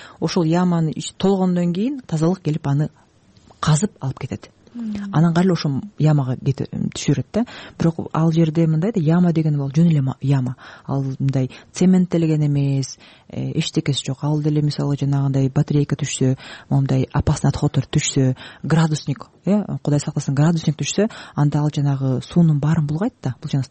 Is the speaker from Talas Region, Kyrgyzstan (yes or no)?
yes; Talas, Talas Region, Kyrgyzstan; Бишкекте жүрүп, анан Чүйрүктө жашап, бүгүн Таласка барам, өзүм Таластан болом.